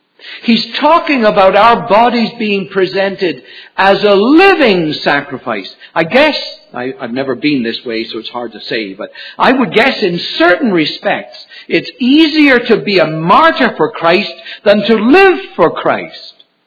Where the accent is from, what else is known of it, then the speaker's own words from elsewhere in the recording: United Kingdom; now in Abbotsford, Canada; I remember when I first came from Britain, or we came first came from Britain, when we were at Abbotsford